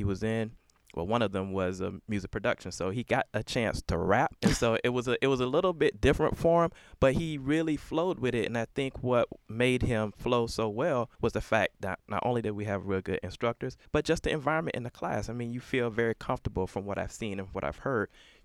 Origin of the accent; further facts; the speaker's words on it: Florida, United States; Well, I'm from Hillsborough County.